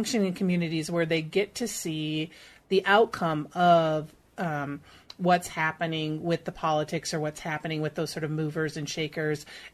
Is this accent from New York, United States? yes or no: no; Minneapolis, Minnesota, United States; I grew up in Minneapolis, right? So I grew up, you know, during this time when maybe a kinder, gentler punk in some ways, right?